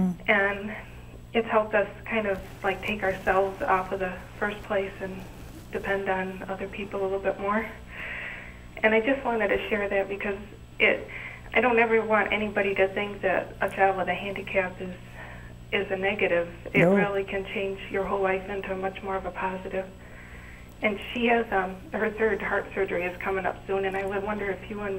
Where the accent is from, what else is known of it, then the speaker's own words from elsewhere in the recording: New York, United States; Upstate New York. Oh, we love you so much here.